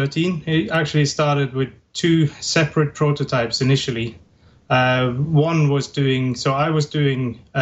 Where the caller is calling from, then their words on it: Bergen, Vestland, Norway; I'm speaking from Bergen in Norway.